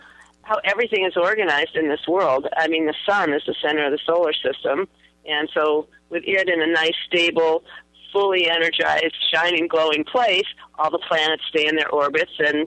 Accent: California, United States; well, I can say this because I'm from California, but it works everywhere.

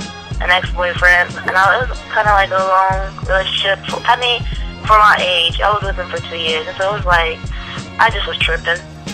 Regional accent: Lima, Ohio, United States; born there; now in Chicago, United States; Yeah. I was born in Lima, Ohio.

